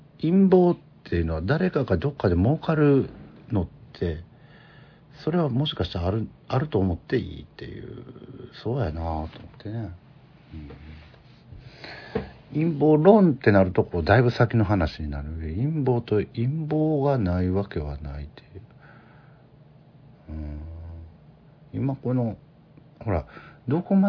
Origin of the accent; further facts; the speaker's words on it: Osaka, Japan; 私はその大阪府の土居中出身、南河内郡というところですからね、さっきも喋りましたみたいにイノシシが出るようなとこ住んでましたから